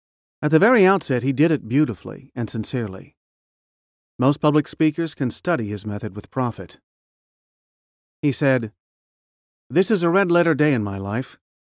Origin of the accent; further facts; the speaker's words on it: Illinois, United States; also born or lived in Kentucky; I was born in Kentucky and raised in Illinois, just like the most of you, and worked my way along by hard scratching.